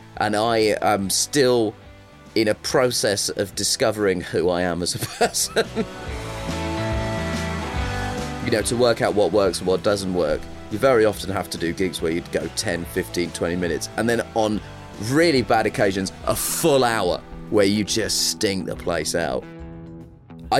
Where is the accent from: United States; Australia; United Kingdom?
United Kingdom; The comedy came from the culture clash growing up as a British Asian person